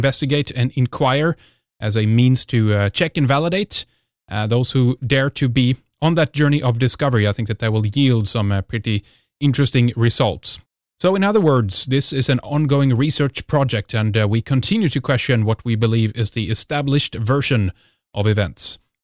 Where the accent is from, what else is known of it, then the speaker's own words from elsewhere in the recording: Sweden; English is a second language; from Sweden.